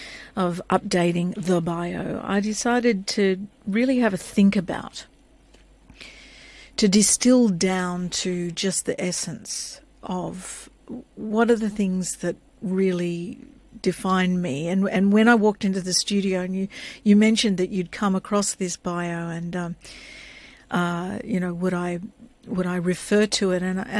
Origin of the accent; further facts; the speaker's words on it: Australia; So I come from Yorta Yorta country on my mother's side. It's a matrilineal heritage, so I call myself a 21st century urban woman who is Yorta Yorta by birth.